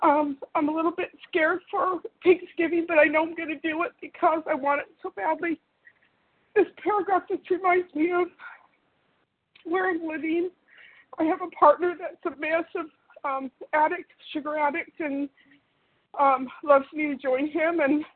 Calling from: California, United States; I'm calling from California.

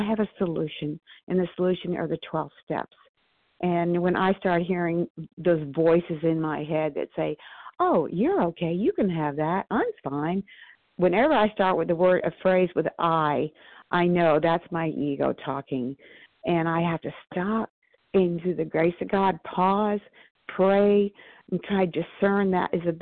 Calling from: Athens, Georgia, United States; I'm outside Atlanta, Georgia, in Athens, Georgia.

